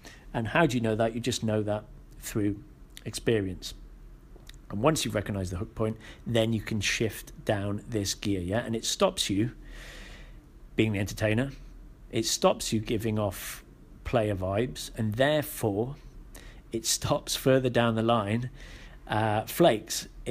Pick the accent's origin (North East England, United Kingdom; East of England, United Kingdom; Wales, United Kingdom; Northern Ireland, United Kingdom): Wales, United Kingdom; or I say I'm from Wales, I used to teach children, now I do this.